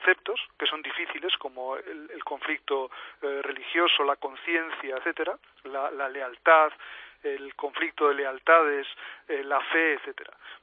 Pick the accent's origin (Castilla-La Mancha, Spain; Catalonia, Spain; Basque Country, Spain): Basque Country, Spain; Bilbao; now in Taipei, Taiwan; yo soy de Bilbao y aquí en Taipei he estado en dos etapas. La primera estuve 7 años y ahora llevo 4 años.